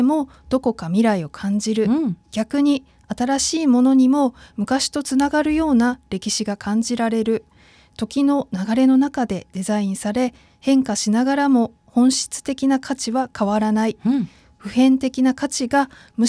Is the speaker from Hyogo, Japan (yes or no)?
no; Osaka, Japan; moved away as an adult; now in Saga, Japan; 私自身は実は大阪出身なんですけども、4年前に夫の転勤で佐賀県に来たんですけども